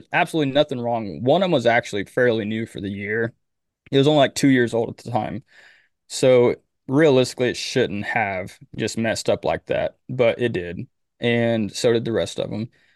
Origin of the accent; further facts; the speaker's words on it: United States; which I know you're from the UK and I'm from the States